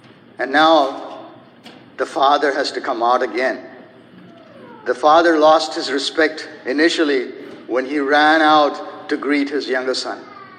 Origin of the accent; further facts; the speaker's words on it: India; Now, when I was growing up, I grew up in India. And in India, my grandfather lived in a village similar to what this story is talking about.